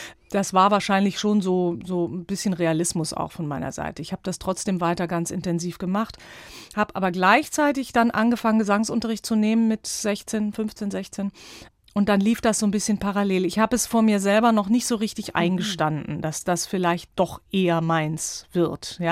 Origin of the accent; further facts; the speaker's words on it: Zurich, Switzerland; Ich bin ja in Zürich aufgewachsen